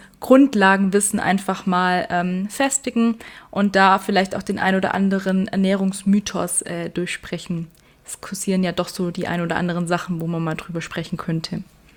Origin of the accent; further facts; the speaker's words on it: Weißenhorn, Bavaria, Germany; ich komme aus Weißenhorn